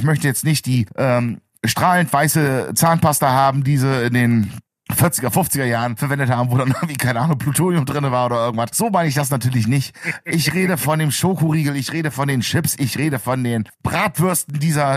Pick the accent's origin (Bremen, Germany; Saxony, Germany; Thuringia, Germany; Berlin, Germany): Bremen, Germany; ich komme aus dem Norden. Ich kann jetzt mal das spezifizieren. Ich komme aus der schönen Stadt Bremen.